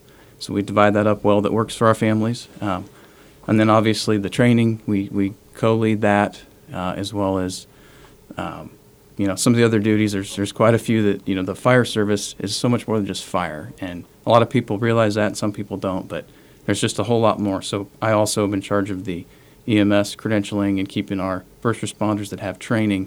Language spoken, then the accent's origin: English; Hesston, Kansas, United States; Yes, I grew up in small town USA, Heston, Kansas, just I guess north of Wichita, about 30 minutes or so, and spent most of my childhood there.